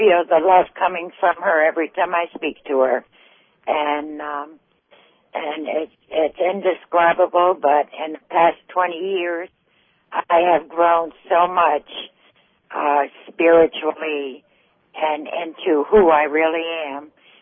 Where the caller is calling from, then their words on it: DeLand, Florida, United States; I'm calling from DeLand, Florida.